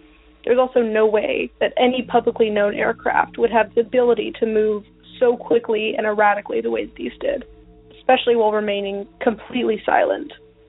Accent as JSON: {"language": "English", "region": "Texas", "country": "United States", "said": "I'm from Texas."}